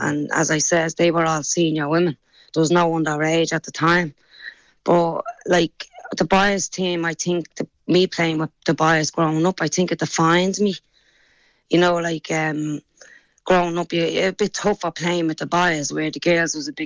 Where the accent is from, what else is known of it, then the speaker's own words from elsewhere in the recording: Dublin, Leinster, Ireland; But as a young child growing up in Sheriff Street, playing on the street when I was 6 years of age, I wanted to be the best.